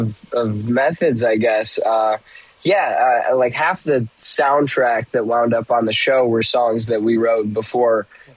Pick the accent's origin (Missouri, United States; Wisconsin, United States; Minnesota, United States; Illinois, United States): Illinois, United States; Lake Villa; Lake Villa, Illinois. It's about 45 minutes north of the city of Chicago.